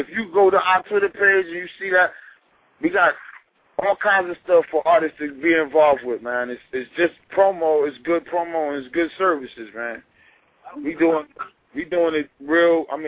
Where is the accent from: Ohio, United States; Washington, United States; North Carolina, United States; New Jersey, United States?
New Jersey, United States; Irvington; I'm from Irvington, New Jersey, everybody. I'm out here in Irvington.